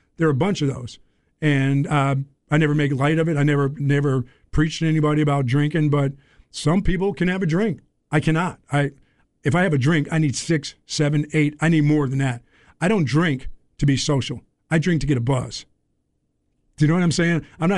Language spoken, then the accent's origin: English; Pennsylvania, United States; as a kid growing up in Pennsylvania, that's what you did. You drank.